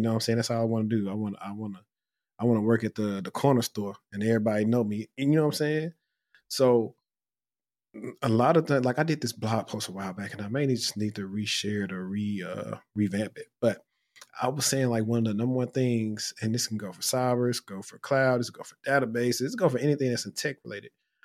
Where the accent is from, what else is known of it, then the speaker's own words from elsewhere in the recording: Shreveport, Louisiana, United States; now in Dallas, United States; And it can be in the same city as you, because I'm from Shreveport.